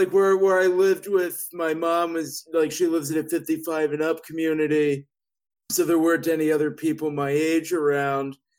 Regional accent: St. Louis, Missouri, United States; also born or lived in Florida; now in Chicago, United States; I grew up in St. Louis. I live in Chicago now.

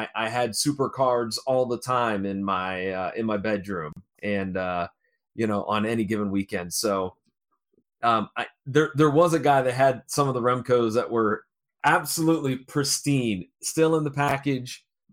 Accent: Pennsylvania, United States; and that's because growing up near Pittsburgh, I never got a Bruno Sammartino

